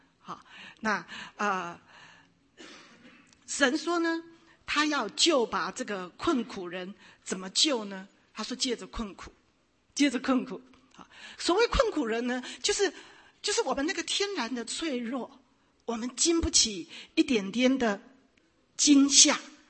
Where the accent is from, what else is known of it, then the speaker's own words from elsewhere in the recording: China; 人还是吃得起嘛，我们中国人都爱吃嘛，总是吃得起